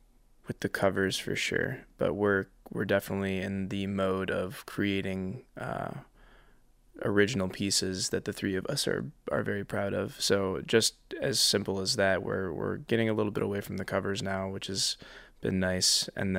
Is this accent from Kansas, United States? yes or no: no; Lansing, Michigan, United States; I came in from Lansing, Michigan to go to school to Albion to play football